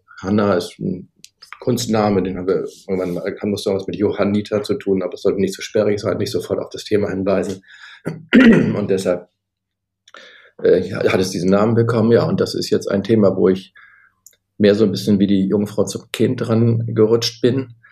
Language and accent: German; Bremen, Germany; also born or lived in Hamburg; Ich bin mal auch in Bremen groß geworden, als Nordlicht sozusagen, dann zum Studieren nach Hamburg gegangen.